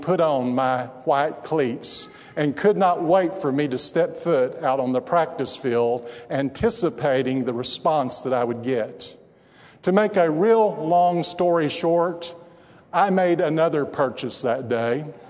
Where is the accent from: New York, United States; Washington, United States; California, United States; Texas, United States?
Texas, United States; my own money to Abilene, Texas, 79 miles away, because they didn't sell white football cleats in my hometown.